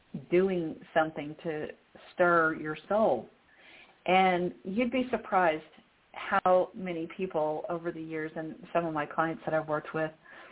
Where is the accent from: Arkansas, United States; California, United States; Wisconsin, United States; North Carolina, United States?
Arkansas, United States; Little Rock; moved away as an adult; I was an infant when I moved to Little Rock, Arkansas. I was raised in Little Rock